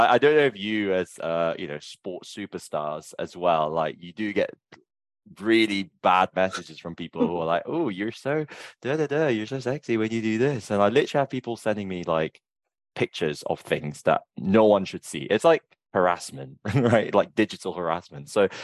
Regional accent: Malaysia; also born or lived in England; now in United Kingdom; Because I moved to the UK from Malaysia. So I was like, well, I lived in England for 10 years.

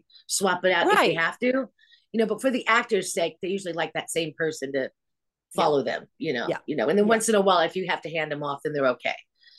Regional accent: Los Angeles, California, United States; I'm from Los Angeles originally.

